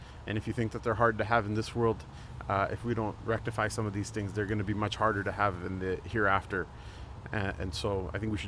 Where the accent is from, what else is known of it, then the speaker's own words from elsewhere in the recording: West Coast, United States; now in Cleveland, United States; I grew up on the West Coast, much like Sheikh Musa, so we're kind of transplants over here for the cause of Islam.